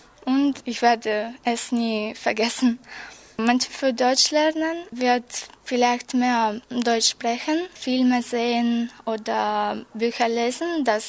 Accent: Moldova; German is a second language; Ich komme aus der Republik Moldau und ich bin 1998 geboren.

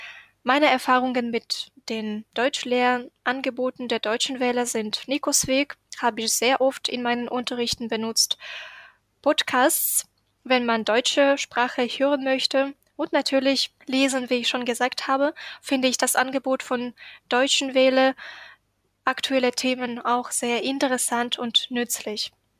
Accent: Ukraine; German is a second language; ich komme aus der Ukraine. Ich bin geboren im Jahre 1996

